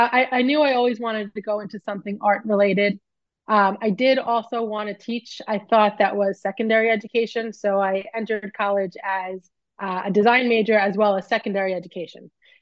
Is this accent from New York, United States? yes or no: yes; Valley Stream, New York, United States; now in New Jersey, United States; No, actually, I'm from Valley Stream, New York, which is on Long Island. So I attended elementary school in Lynbrook, New York, and high school in Hempstead, New York.